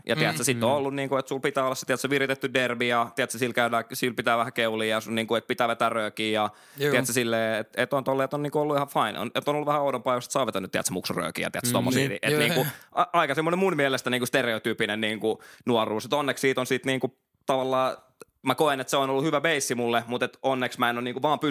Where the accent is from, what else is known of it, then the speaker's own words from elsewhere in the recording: Nurmijärvi, Uusimaa, Finland; Mä oon Nurmijärveltä Landelta. Ei siellä ollut niinku mitään